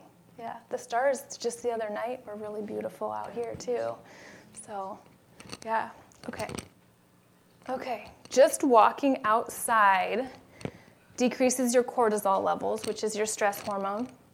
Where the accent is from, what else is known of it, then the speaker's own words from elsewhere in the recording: Pacific Northwest, United States; I know I grew up in the Pacific Northwest, so I love that.